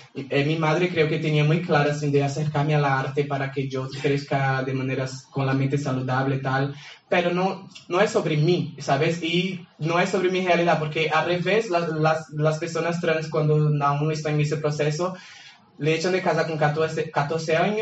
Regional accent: Brazil; Spanish is a second language; yo vengo de Brasil, no sé, creo que algunos no me conozcan, vengo de Brasil

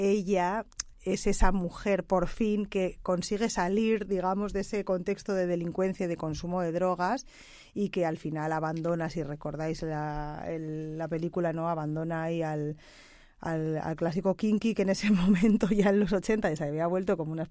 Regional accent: Bilbao, Basque Country, Spain; En Bilbao, allá que yo soy de Bilbao.

